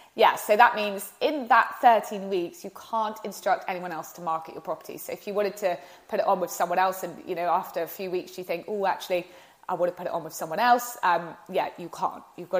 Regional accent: South West England, United Kingdom; But when I've done viewings in my hometown of Devon, I've seen them

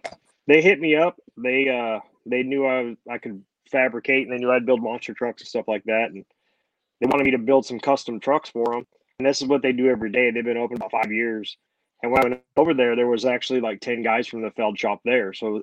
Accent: California, United States; everybody out there on the West Coast, because I'm from California.

